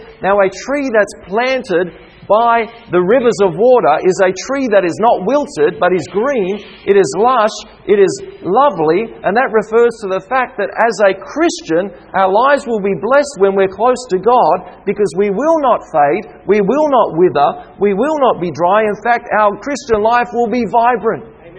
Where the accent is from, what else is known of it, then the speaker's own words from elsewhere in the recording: Canberra, Australian Capital Territory, Australia; I grew up in Canberra, and when it gets to winter time, there are trees that lose their leaves altogether.